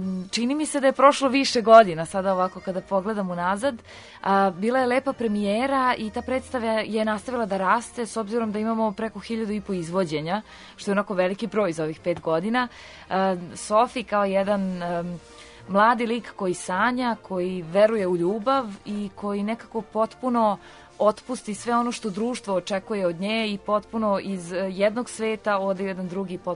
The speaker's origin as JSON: {"language": "Serbian", "country": "Serbia", "said": "On je kao glavni producent uspeo da dovede Mama Miju ne samo kod nas u Srbiju"}